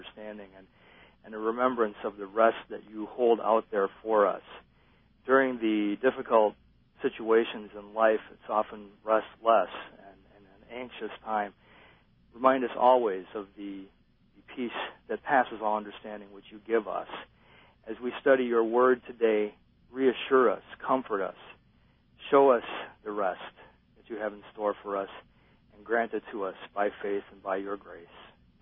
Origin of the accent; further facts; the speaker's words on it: Watertown, United States; where my hometown of Watertown, which is not far from where I am right now, received 11 inches of rain in 24 hours.